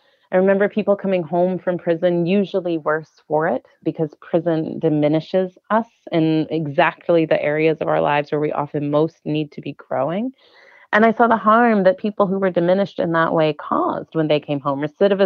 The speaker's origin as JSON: {"language": "English", "town": "Chicago", "region": "Illinois", "country": "United States", "tie": "born or raised there", "said": "So I grew up in Chicago in the 80s and early 90s"}